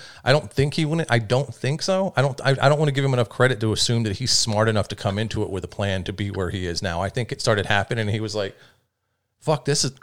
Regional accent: Atlanta, Georgia, United States; And I'm from the South. I was raised in Atlanta, and then we moved to a very, very, very poor city further down in the South.

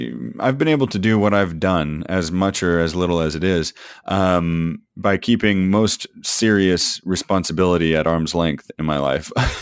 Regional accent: Edmonds, Washington, United States; I've been here in Edmonds, my hometown, in near Seattle for 2 months

